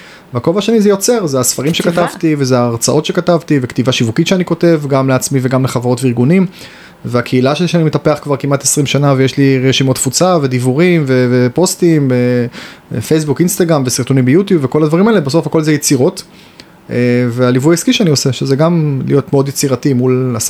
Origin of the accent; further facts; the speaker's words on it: Haifa, Haifa District, Israel; now in Tel Aviv, Israel; אני במקור חיפאי, היום תל אביבי כבר 20 שנה